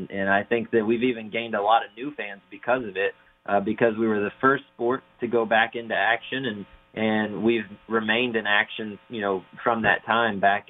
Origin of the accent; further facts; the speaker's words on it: Florida, United States; And in growing up in Florida, bowling is awesome in the summer because it's so hot to do anything else outside.